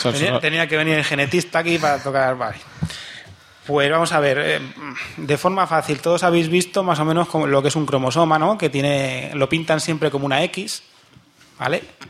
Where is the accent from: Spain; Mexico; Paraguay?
Spain; Andalusia; porque soy andaluz, ¿eh?